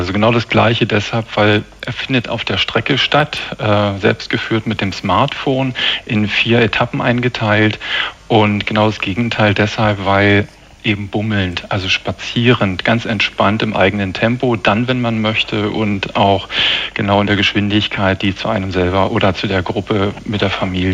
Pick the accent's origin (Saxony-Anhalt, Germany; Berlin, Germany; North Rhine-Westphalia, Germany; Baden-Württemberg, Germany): Berlin, Germany; Man lernt Berlin als Berliner neu kennen mit neuen Augen